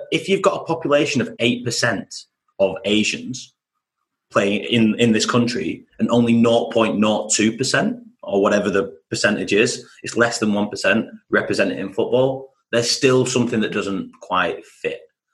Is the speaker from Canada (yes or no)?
no; Bolton, North West England, United Kingdom; I'm from Bolton, so I've got to promote Bolton if I'm from it. So northwest of England